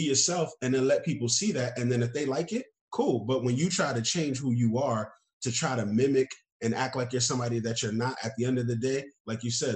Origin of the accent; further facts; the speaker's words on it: New York, United States; And again, I'm from New York.